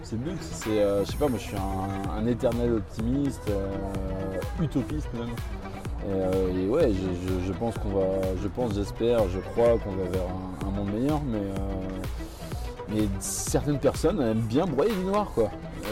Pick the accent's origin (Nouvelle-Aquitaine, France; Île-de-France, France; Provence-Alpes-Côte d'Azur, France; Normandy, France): Nouvelle-Aquitaine, France; now in Belgium; Du Poitou-Charentes. Ouais, je vais pas cracher dans la soupe, j'adore mon pays